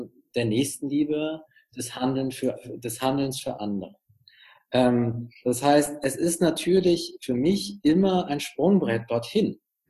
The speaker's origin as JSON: {"language": "German", "region": "Hamburg", "country": "Germany", "said": "Also ich bin ja aus Hamburg, wie gesagt"}